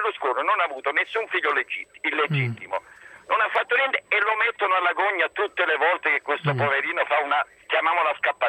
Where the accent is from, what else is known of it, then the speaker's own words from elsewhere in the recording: Naples, Campania, Italy; now in Turin, Italy; io sono napoletano, chiamo da Torino.